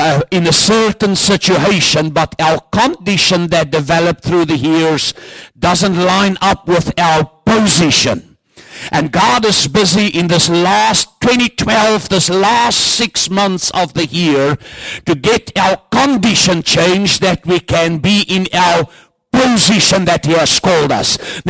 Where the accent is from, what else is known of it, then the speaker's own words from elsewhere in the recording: South Africa; People always ask me two questions when they hear I'm from Africa. Why aren't you black and does it rain? I said my parents put me in Clorox and paint me with PVA. I said, yes, it gets very, very cold in South Africa.